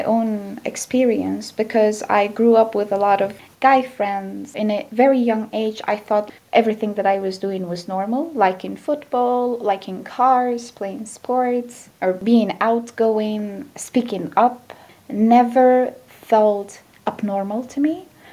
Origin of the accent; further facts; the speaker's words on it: Kurdistan Region, Iraq; I am from Iraqi Kurdistan. I am Kurdish